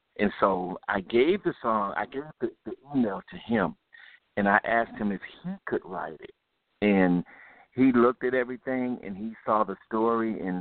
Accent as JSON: {"language": "English", "town": "Cuba", "region": "Florida", "country": "United States", "said": "Okay. Well, I'm actually from Cuba, Florida, and I grew up in a gospel group with my family"}